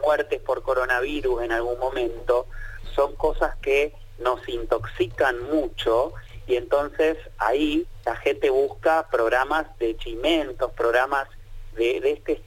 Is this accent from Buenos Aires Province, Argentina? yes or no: no; Chaco, Argentina; now in Buenos Aires, Argentina; Pero también soy del interior, ¿eh? No me vayan a confundir con los porteños, porque yo soy del Chaco también.